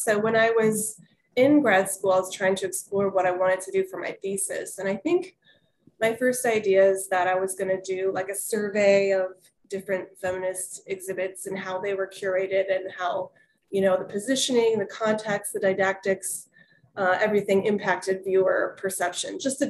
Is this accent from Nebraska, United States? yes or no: yes; Omaha, Nebraska, United States; moved away as an adult; also born or lived in Oregon; now in Morgantown, United States; I was born in Oregon, so I have a West Coast in me, but I mostly grew up in Omaha, Nebraska in the Midwest. Yeah, I moved out to Morgantown, West Virginia 7 or 8 years ago now.